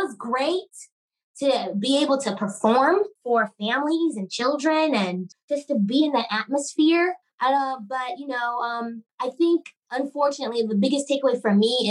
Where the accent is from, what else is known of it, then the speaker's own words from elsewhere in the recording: New York, United States; I'm Haitian. Okay, I'm a represent. I'm from New York. I was born in New York. I was the only one in my family that was born in New York.